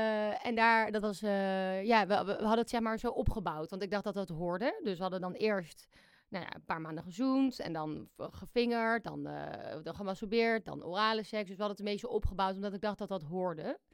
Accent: Amsterdam, North Holland, Netherlands; ik ben opgegroeid in Amsterdam en die waren ook hier om de hoek toevallig

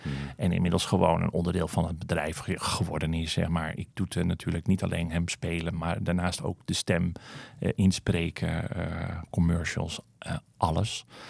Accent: Rijnsburg, South Holland, Netherlands; dan zeg ik wel eens waar ik vandaan kom, Katwijk, hè, noem ik dan altijd, maar zeg maar, ik ben een onderdeel hoor, Rijnsburg.

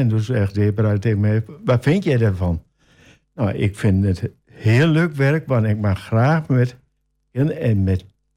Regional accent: Haaksbergen, Overijssel, Netherlands; now in Almelo, Netherlands; En ik ben geboren en getogen in Haaksbergen. Mm. En in maart 1999 zijn we verhuisd om de kinderen naar Almelo.

